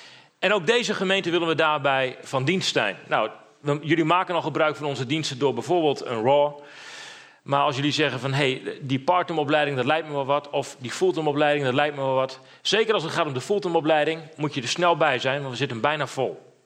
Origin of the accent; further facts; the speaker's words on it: Drachten, Friesland, Netherlands; Ik kom uit Drachten, getrouwd met Anne-Marije. We hebben 3 kinderen.